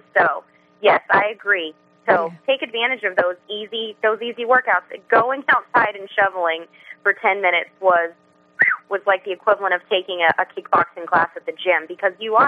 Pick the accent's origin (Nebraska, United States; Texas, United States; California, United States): Texas, United States; now in Rhode Island, United States; And I'm from Texas. I've only been in Rhode Island for 7 years.